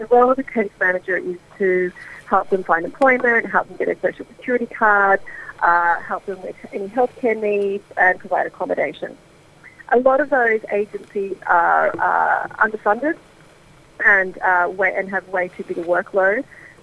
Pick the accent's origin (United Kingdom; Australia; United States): Australia; And I also feel as an Australian, you know, I feel a sense of responsibility to these people for how they've been treated.